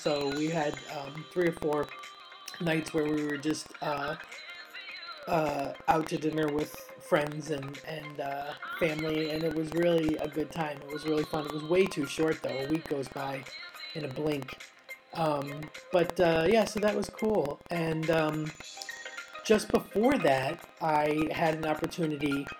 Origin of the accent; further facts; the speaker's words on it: United States; now in London, United Kingdom; I am an American lesbian living in London.